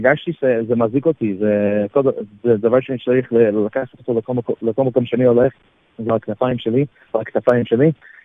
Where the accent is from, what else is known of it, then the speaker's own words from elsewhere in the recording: New York City, New York, United States; אני נולדתי בניו יורק, בקרון הייטס, בברוקלין, ואני נולדתי במשפחה חב"ד.